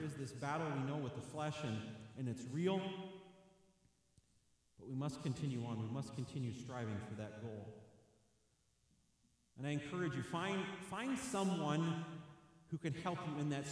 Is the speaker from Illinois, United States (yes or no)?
yes; Illinois, United States; The church I grew up in Illinois, the Brethren Church, we actually had a... certain communions